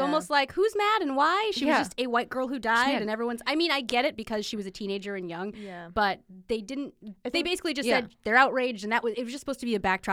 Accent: Grosse Pointe, Michigan, United States; I'll cross like, the street. I'm from Grosse Pointe.

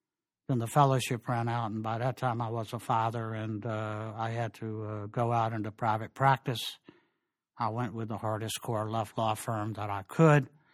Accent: Richmond, Virginia, United States; people are a whole lot more interesting than the people I grew up with in Richmond, Virginia.

